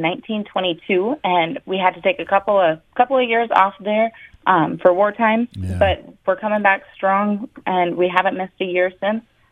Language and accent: English; New Salem, North Dakota, United States; So I grew up on a teeny tiny little hobby farm west of New Salem, North Dakota, raising show cattle and a little bit of some pigs, some dairy goats.